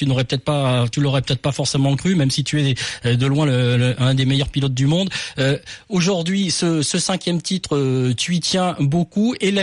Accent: France; Tu sais, nous on est français

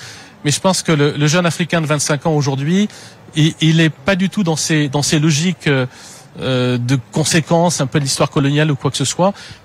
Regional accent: France; Donc nous, on se doit en tant que Français d'essayer de voir

